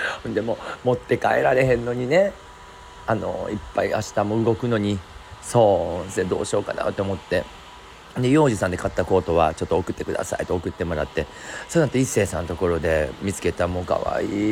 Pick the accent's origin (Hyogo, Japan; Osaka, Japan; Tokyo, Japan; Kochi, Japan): Osaka, Japan; 地元の大阪のね同級生の友達とかと飲もうって言ってたんで